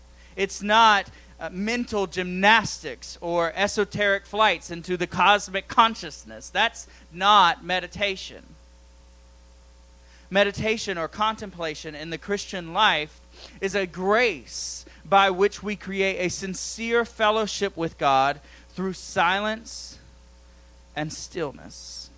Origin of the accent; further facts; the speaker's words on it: the South, United States; accent: southern; I don't know if I'm saying that right in my southern accent.